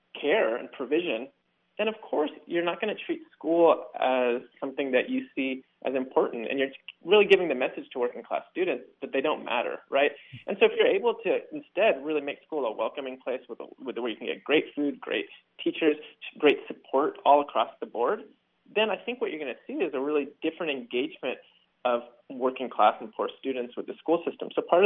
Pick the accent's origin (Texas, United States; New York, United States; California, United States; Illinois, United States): California, United States; San Francisco; as a public school student just growing up in San Francisco, I just remember how gross the food was.